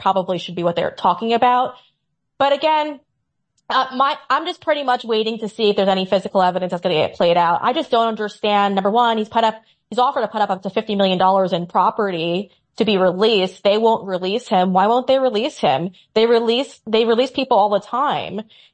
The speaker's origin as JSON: {"language": "English", "region": "New York", "country": "United States", "tie": "born or raised there", "said": "I grew up in New York. I have friends in New York who were interns for Bad Boy."}